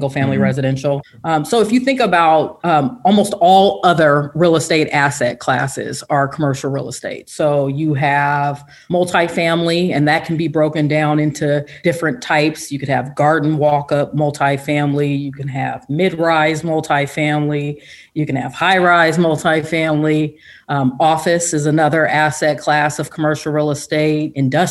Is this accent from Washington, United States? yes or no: yes; Seattle, Washington, United States; also born or lived in Midwest; I was born in the Midwest, but raised in Seattle, Washington, and have a unique backstory.